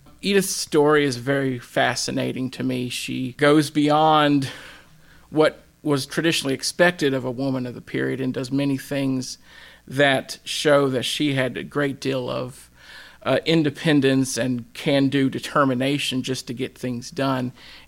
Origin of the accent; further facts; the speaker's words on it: Wytheville, Virginia, United States; Okay, well, I grew up here in Wytheville, so I'm a local citizen, obviously, growing up here.